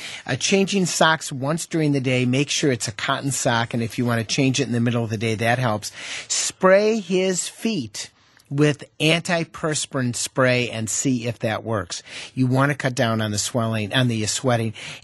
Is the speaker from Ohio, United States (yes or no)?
no; Wisconsin, United States; I mean, I'm from Wisconsin.